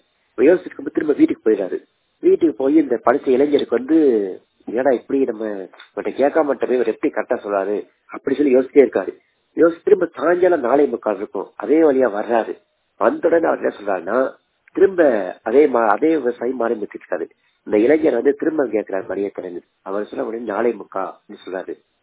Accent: India; என் சொந்த ஊர் வந்து உடல்நல மாவட்டம் இருந்தரை என்ற கிராமம்.

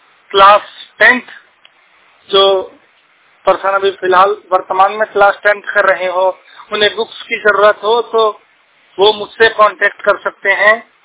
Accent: Siwan, Bihar, India; बिहार से। मैं बिहार सिवान का रहने वाला हूँ, बिहार के सिवान जिले से बिलोंग करता हूँ।

